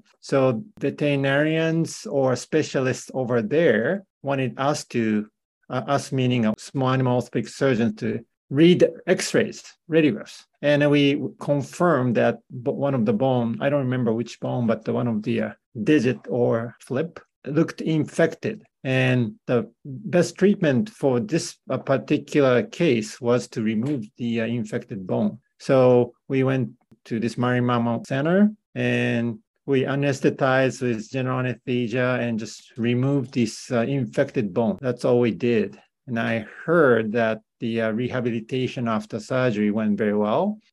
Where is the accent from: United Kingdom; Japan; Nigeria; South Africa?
Japan; now in United States; I'm originally from Japan. I got trained at the vet school in Tokyo.